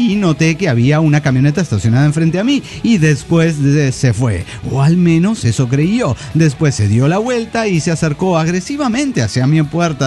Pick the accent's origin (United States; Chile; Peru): United States; San Diego, California; de San Diego, California, USA.